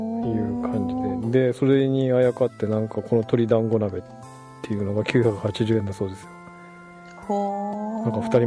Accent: Izumo, Shimane, Japan; これね、私の田舎の、そうそう、私の田舎の出雲の当時さんが

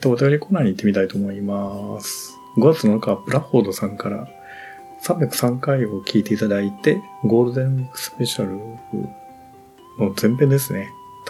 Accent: Izumo, Shimane, Japan; 私が出身が出雲だったんで、まあ帰省、実家に帰省した時に

